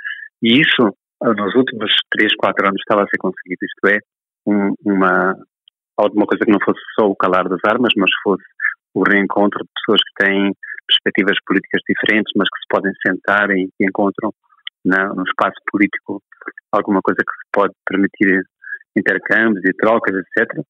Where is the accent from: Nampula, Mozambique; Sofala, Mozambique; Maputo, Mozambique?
Sofala, Mozambique; Beira; sobre a própria cidade, sobre a minha infância na Beira